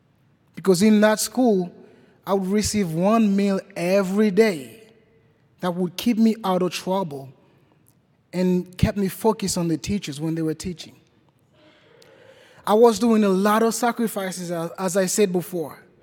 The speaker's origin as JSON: {"language": "English", "country": "Haiti", "tie": "born or raised there", "second_language": "English", "said": "I'm from Haiti. I was born and raised in the biggest slum of my country. The name is Cité Soleil"}